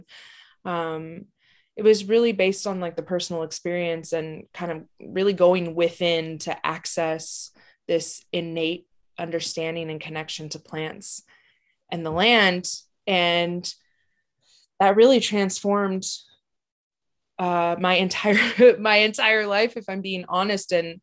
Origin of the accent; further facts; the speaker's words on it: California, United States; I was born just outside of Yosemite National Park. So I grew up in the mountains, just really submersed in the land